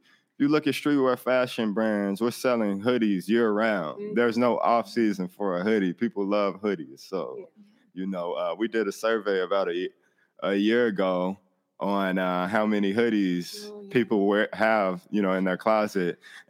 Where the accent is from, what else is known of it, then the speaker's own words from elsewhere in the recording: Chicago, Illinois, United States; I have a past growing up in Chicago.